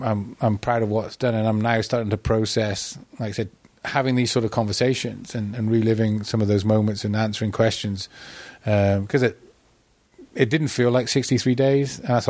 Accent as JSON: {"language": "English", "country": "United Kingdom", "lives_now": "United States", "said": "And obviously, yes, I'm a Brit, but I'm an American citizen now."}